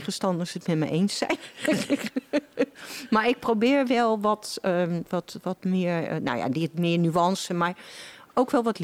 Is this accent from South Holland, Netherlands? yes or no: no; Utrecht, Netherlands; Ik ben geboren op de Oude Gracht, boven het café van mijn oma, de moeder van mijn vader. Maar daar heb ik maar een half jaar gewoond en toen zijn mijn ouders naar een keurige wijk in Utrecht verhuisd.